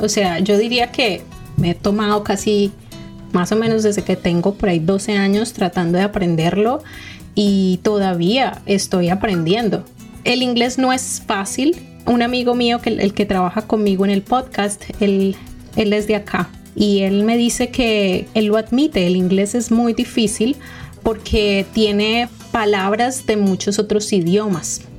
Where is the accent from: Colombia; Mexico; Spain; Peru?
Colombia; now in United States; Yo soy de Colombia, vivo aquí en los Estados Unidos hace 7 años más o menos y yo soy cuentacuentos bilingüe